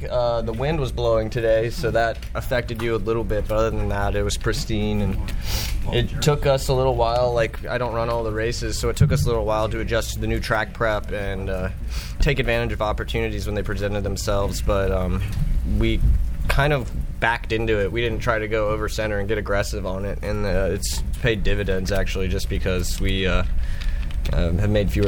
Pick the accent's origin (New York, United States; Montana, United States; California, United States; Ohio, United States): California, United States; born there; I was born out in Southern California in the epicenter of drag racing, and my family did it, built their own cars in their house in California and Inglewood and Laverne